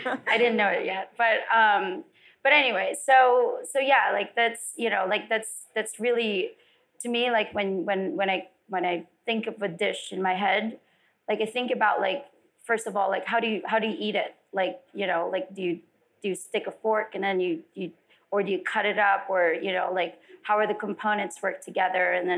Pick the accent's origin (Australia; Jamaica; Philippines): Philippines; now in California, United States; I came from a really big family. I grew up in the Philippines. I lied earlier. I didn't grow up in LA. I grew up in the Philippines. but I've been in California on and off for 21 years. I lived in Vegas for 3